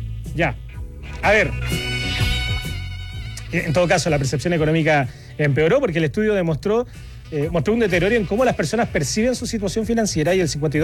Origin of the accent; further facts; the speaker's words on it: Retiro, Maule, Chile; Oriundo, lo que somos oriundo de Retiro. Aguante, Retiro.